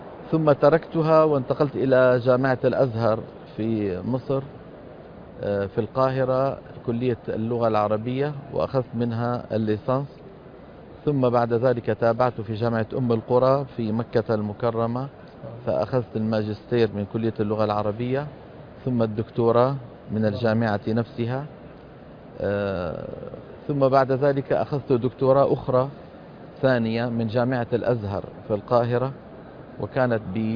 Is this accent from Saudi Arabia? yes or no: no; Damascus, Damascus Governorate, Syria; من مدينة دمشق في سوريا. ولدت في دمشق سنة 55 و900 ألف ميلادية، وتعلمت في مدارسها إلى أن نلت الثانوية العلمي فرع العلمي، ثم انتسبت إلى كلية الهندسة الكهربائية في مدينة دمشق